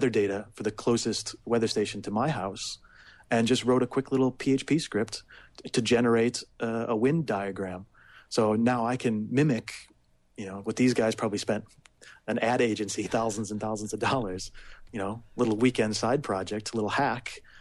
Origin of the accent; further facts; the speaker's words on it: St. Louis, Missouri, United States; moved away as an adult; also born or lived in Scotland; When I grew up in St. Louis, and then I moved to Scotland when I was going to school there. I was up at the University of Edinburgh